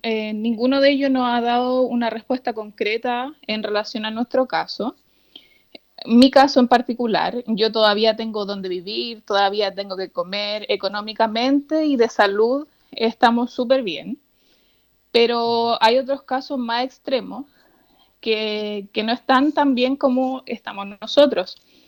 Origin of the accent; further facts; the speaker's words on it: Talca, Maule, Chile; now in Curicó, Chile; somos de Talca, pero en realidad vivimos en Curicó hace bastante tiempo.